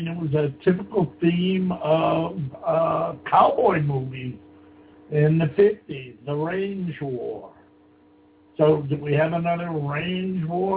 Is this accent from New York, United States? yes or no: yes; Buffalo, New York, United States; I loved growing up in St. Gerard's Parish in Buffalo, New York. That was a really wonderful place to grow up.